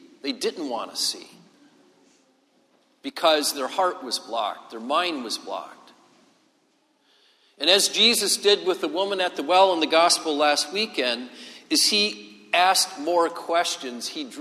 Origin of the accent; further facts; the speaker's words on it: Gaylord, Michigan, United States; So I grew up in the Diocese of Gaylord, Michigan, which is in northeast lower Michigan, and actually it's almost directly east of here.